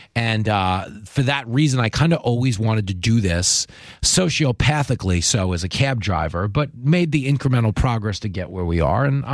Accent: New York City, New York, United States; as a New Yorker, as a kid, you don't imagine

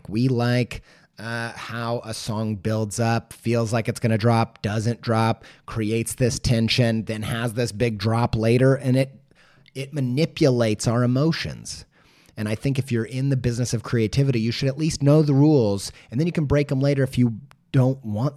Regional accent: Indiana, United States; I'm from Indiana, okay? I can't pretend that I am not.

